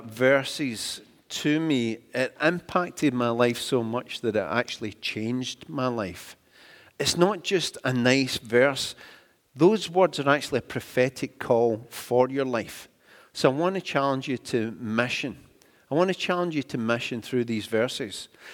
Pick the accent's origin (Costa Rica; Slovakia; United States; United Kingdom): United Kingdom; Glasgow, Scotland; from when I was a kid growing up in Glasgow, it's vastly improved